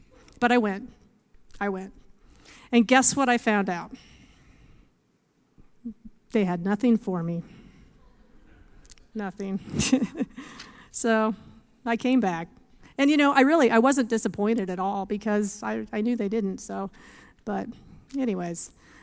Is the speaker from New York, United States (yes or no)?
no; Iowa, United States; I grew up in Iowa, little Mennonite, next to the Amish.